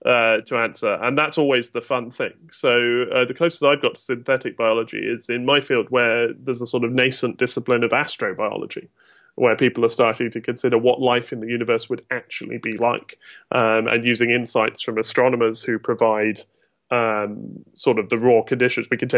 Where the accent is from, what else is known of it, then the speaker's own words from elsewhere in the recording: South West England, United Kingdom; now in Oxford, United Kingdom; I grew up in Devon, which is full of good folk music, and I now live in Oxford